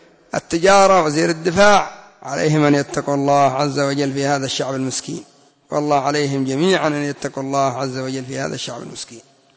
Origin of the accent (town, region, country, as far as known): Yemen